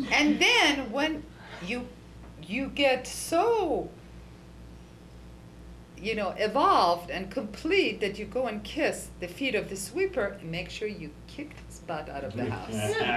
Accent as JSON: {"language": "English", "country": "Iran", "said": "I'm from Iran, he is from it, and it's exactly 12 hours of difference."}